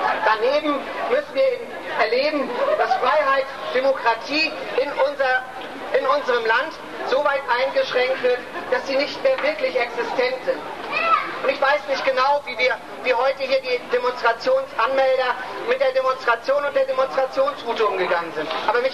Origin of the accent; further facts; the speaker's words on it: Mecklenburg-Vorpommern, Germany; ich komme aus dem Mecklenburgischen, dort haben wir seit 17 Jahren das Bombodrom, bei den Menschen dagegen kämpfen, das ist im Brandenburgischen, aber ich lebe dort im Grenzbereich Mecklenburg und Brandenburg.